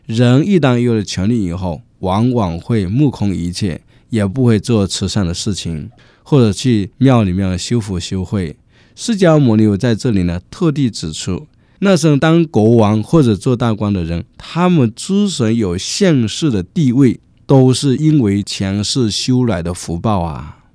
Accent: China

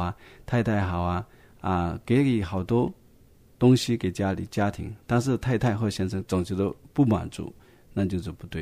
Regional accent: China; 因为清明节呢是我们中国人怀念过去亲友的这个传统节日啊

